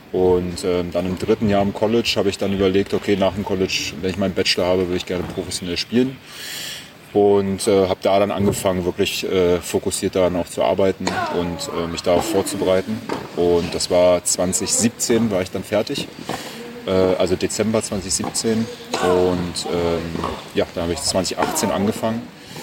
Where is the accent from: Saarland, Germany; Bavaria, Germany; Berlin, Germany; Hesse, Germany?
Berlin, Germany; ja, ich komme aus Berlin ursprünglich. Meine Eltern haben eine Konditorei, da bin ich groß geworden